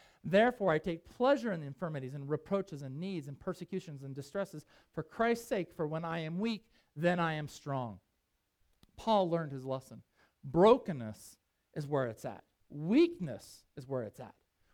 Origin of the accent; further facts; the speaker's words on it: Jackson, Wyoming, United States; I grew up in Jackson, Wyoming.